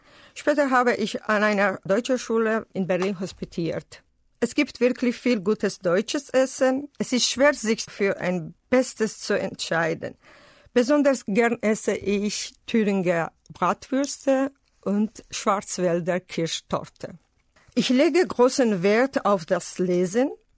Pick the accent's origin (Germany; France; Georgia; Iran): Georgia; Tbilisi; komme aus Georgien. Ich bin 1963 in Tbilisi geboren.